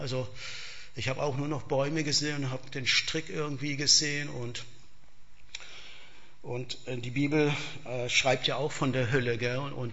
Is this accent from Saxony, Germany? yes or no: no; Heilbronn, Baden-Württemberg, Germany; das war ganz in der Nähe, wo ich gewohnt habe. Ich komme ja aus Heilbronn.